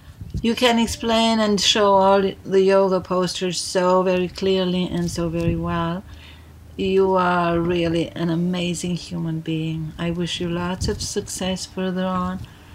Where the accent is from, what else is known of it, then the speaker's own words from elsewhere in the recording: Germany; English is a second language; Hi, dear Melissa. … from Germany.